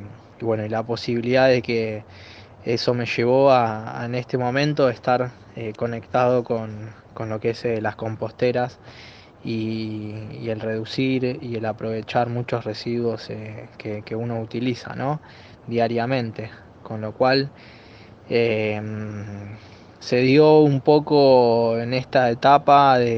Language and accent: Spanish; Buenos Aires, Argentina; soy vecino de Mataderos desde que nací, en ese sentido viví acá.